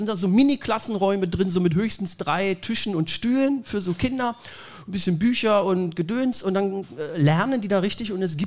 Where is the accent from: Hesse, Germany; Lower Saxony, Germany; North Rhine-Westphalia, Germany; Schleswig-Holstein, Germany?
Lower Saxony, Germany; Ich bin ja ursprünglich aus Niedersachsen.